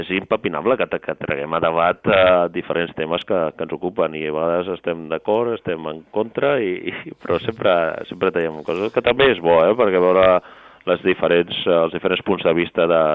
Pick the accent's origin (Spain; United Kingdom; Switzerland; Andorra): Spain; Sant Feliu, Catalonia; now in Sant Quirze del Vallès, Spain; també em considero vallesà, no? 100%, però jo sempre dic que sóc de Sant Feliu i ho seré tota la vida, i Sant Feliu és el meu poble, i sóc de poble i sóc de Sant Feliu, però que per atzar, per qüestions de feina i de la vida que et porta, doncs, acabis vivint a Sant Quirze del Vallès